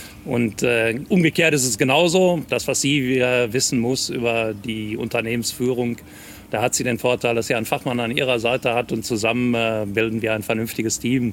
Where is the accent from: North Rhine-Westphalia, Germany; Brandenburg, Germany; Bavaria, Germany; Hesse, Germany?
North Rhine-Westphalia, Germany; Bochum; ich bin gebürtiger Bochumer, ja, bin tatsächlich gesehen bis auf 2 Jahre, die ich studienmäßig gesehen mal in der wunderschönen Stadt Regensburg in Bayern verbracht habe, war ich die größten Teile meines Lebens auch tatsächlich hier in Bochum.